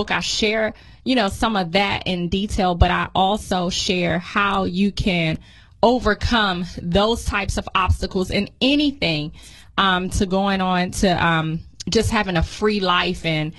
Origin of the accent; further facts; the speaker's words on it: Washington, District of Columbia, United States; I grew up in Washington, D.C. I'm a product of the D.C. public school system.